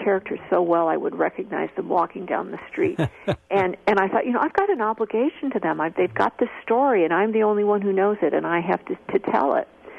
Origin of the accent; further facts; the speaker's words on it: Chicago, Illinois, United States; I knew Chicago cops. I'm from Chicago originally, so all of these things kind of came into play.